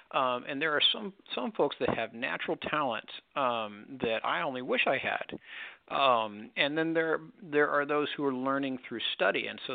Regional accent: Missouri, United States; I read over the radio at the age of 12 in my hometown of Missouri, and so it was in high school.

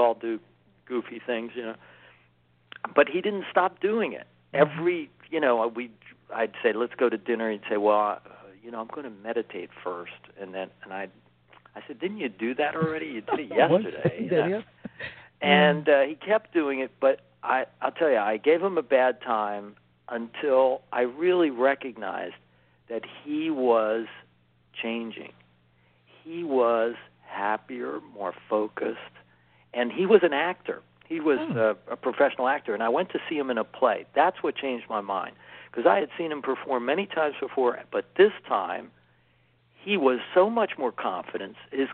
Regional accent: Philadelphia, Pennsylvania, United States; I went to grade school and high school in Philadelphia.

